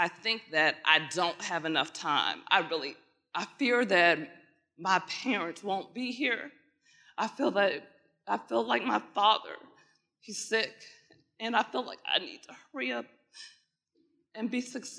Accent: Washington, District of Columbia, United States; I'm from Washington, D.C.

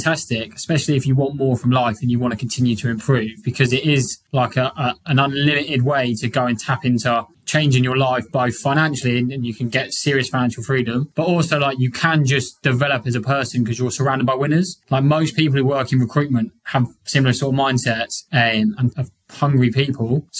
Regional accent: Salisbury, South West England, United Kingdom; moved away as an adult; also born or lived in Surrey; now in New York, United States; I actually grew up in Salisbury, which is near Stonehenge. It's like a traditional farmland south of England. Then I moved up towards Surrey, so like South London, where I was until January of this year.

